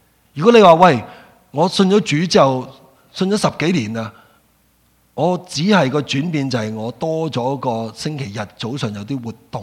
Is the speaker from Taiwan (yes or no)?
no; Hong Kong; 我小时候在香港的时候，我留意到一个情况是什么